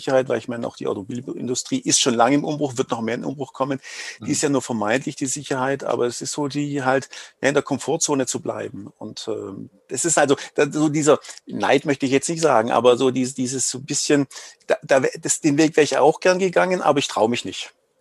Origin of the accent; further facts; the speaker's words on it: Baden-Württemberg, Germany; Also wie man es hört, ich komme aus dem Schwäbischen.